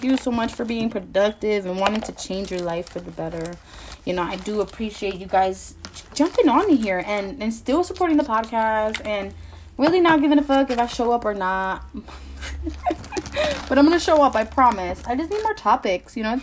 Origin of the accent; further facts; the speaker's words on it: Newark, New Jersey, United States; Yeah, I'm Puerto Rican as fuck. And I'm from Newark, New Jersey, right?